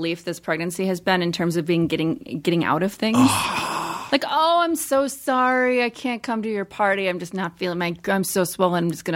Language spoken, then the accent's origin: English; Midwest, United States; Like, I grew up in the Midwest. I went to Catholic school, and it was a completely different existence.